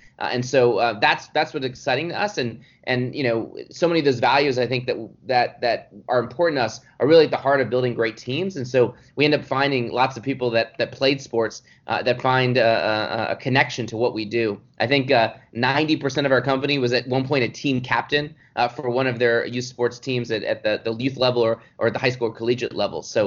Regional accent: Dallas, Texas, United States; I grew up in Dallas, Texas, where sports is a real form of culture.

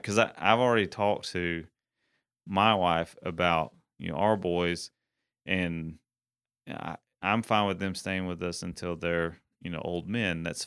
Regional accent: Tennessee, United States; You know, growing up in East Tennessee where I grew up, people didn't move away.

